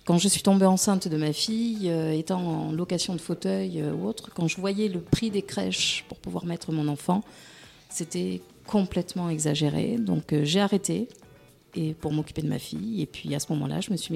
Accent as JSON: {"language": "French", "town": "Toulouse", "region": "Occitanie", "country": "France", "said": "Moi, je suis toulousaine, donc j'avais fait Toulouse-Paris"}